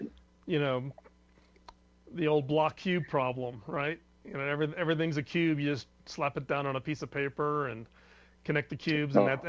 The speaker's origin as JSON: {"language": "English", "town": "Chicago", "region": "Illinois", "country": "United States", "tie": "born or raised there", "said": "I grew up in Chicago, by the way, so I have a little affinity for FLW."}